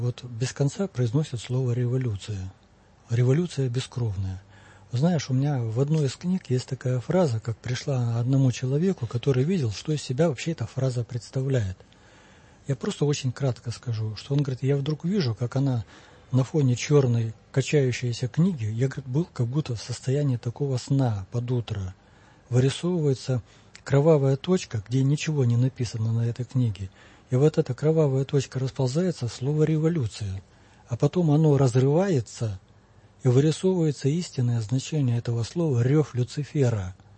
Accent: Kazakhstan; Я сам родом из Казахстана.

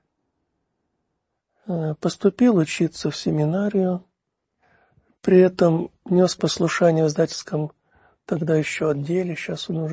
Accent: Karaganda, Karaganda Region, Kazakhstan; born there; вот в этом городе, где я родился, в Караганде

